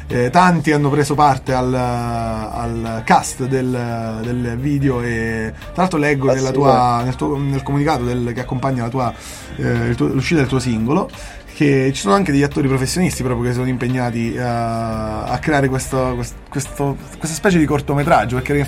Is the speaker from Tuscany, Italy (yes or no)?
no; Campania, Italy; un artista della mia terra, quindi campano.